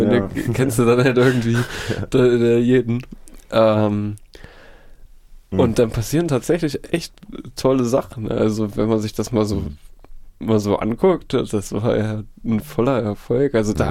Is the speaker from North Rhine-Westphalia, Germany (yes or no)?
no; Gotha, Thuringia, Germany; Ich komme ja auch aus Gotha und so.